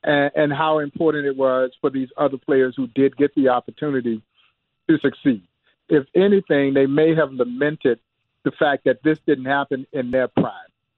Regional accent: Crawfordville, Georgia, United States; I'm a Georgia native. I grew up in Crawfordville, Georgia, small rural town east of Atlanta, about 80 miles east of Atlanta.

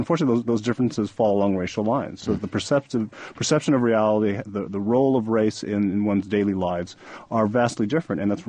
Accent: California, United States; If you look at the vote in my home state of California, in Prop 209

